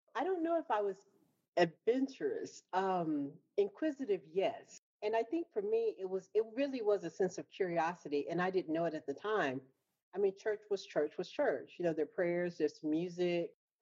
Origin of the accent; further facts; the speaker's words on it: Shreveport, Louisiana, United States; I grew up in Shreveport, Louisiana, and I grew up in the 70s.